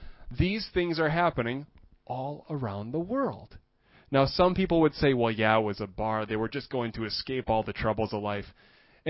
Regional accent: Minnesota, United States; now in Sweden; Me living in Sweden, growing up in Minnesota in the middle of the United States

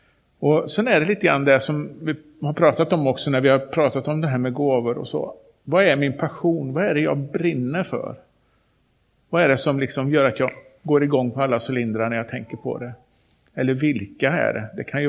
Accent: Skövde, Västra Götaland County, Sweden; Baptistkyrkan i Skövde. Där jag växte upp.

